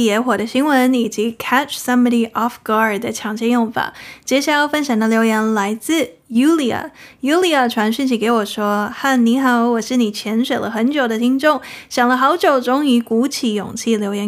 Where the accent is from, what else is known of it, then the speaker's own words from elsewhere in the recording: Puli, Nantou County, Taiwan; 南投埔里是我的家乡，我的父母在这里开了一间民宿，让我们招待您住宿一晚